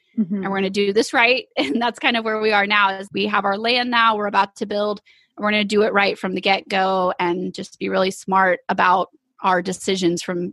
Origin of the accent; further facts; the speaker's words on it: Texas, United States; And we are from East Texas